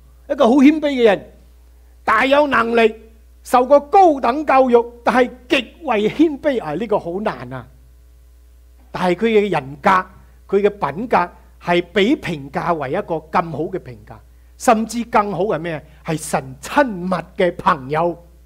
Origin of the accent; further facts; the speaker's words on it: China; 就好像我们中国人有句成语叫什么？盖棺定论。